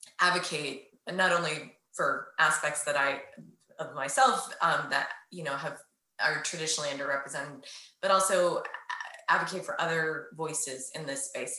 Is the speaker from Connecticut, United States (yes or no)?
no; Fairbanks, Alaska, United States; in second grade, where I grew up in Fairbanks, Alaska, our elementary school were the Trailblazers.